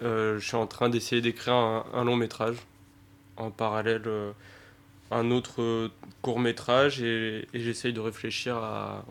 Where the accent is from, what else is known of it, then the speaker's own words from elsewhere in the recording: Toulouse, Occitanie, France; Moi, je viens pas de Picardie non plus. Ouais, je suis un Toulousain de souche.